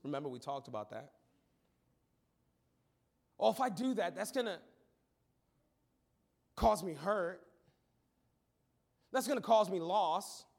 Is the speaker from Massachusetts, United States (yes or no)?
no; Michigan, United States; I grew up in Southwest Michigan. There is a spirit of indifference in this region.